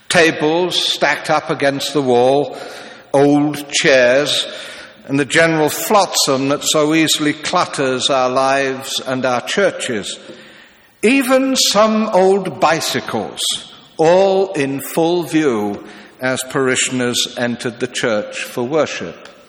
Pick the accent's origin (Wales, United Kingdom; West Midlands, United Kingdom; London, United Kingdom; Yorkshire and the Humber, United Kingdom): Yorkshire and the Humber, United Kingdom; Hull; I decided I wanted to go to the oldest church in my hometown, St. Mary's, Lowgate, right in the centre of Hull